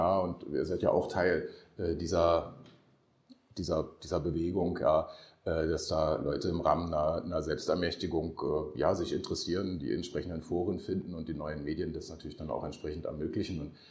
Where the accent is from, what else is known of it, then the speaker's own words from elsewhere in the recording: Germany; Saß als Piefke natürlich vor der Tagesschau.